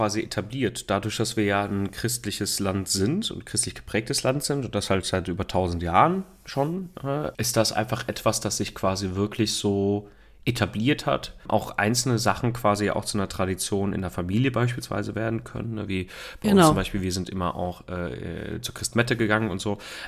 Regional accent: Cologne, North Rhine-Westphalia, Germany; als Kölner

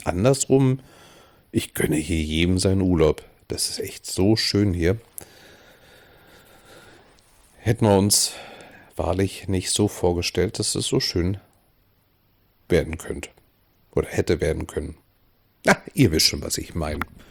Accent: Berlin, Germany; Was mir allerdings diesmal in Berlin aufgefallen ist, ich fühle mich in meiner alten Heimat momentan echt nicht wohl.

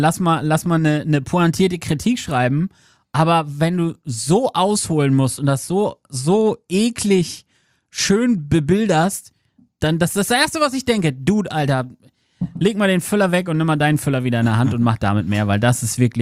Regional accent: Lower Saxony, Germany; Und ich als Ostfriese musste hier die ganze Zeit nippen.

